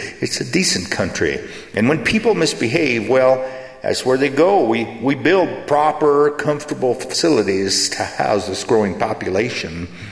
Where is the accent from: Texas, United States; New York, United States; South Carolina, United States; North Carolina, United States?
Texas, United States; because I was raised in Texas, a state not quite half as big as your country, but with a lot more cattle.